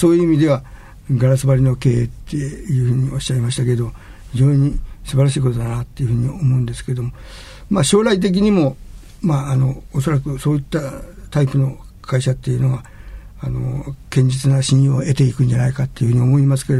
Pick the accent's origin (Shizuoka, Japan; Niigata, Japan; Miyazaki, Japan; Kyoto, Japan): Shizuoka, Japan; 私ども静岡で生まれ育ったものですから